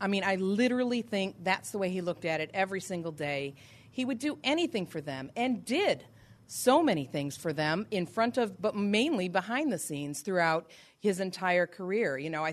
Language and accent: English; Michigan, United States; And, you know, it's interesting. I'm from Southeast Michigan.